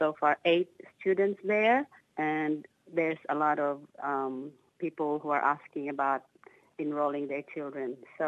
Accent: Philippines; or dad came from and what we do, like all our dances, our food, everything that we do in, you know, being Filipino.

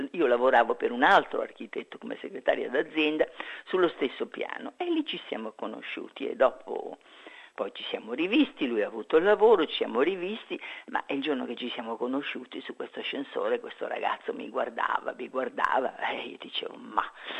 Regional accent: Milan, Lombardy, Italy; accent: Venetian; il mio accento era veneto fortissimo e anche le maestre mi prendevano in giro, la cosa mi faceva piangere parecchio, quindi io di Milano non ho un bel ricordo della scuola elementare.

